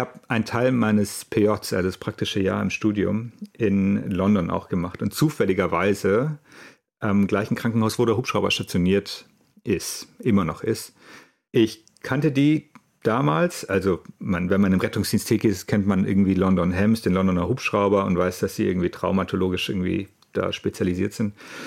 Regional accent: Bavaria, Germany; born there; now in Hamburg, Germany

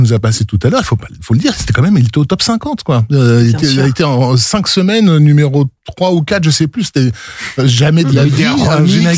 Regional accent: France; chez nous en France.

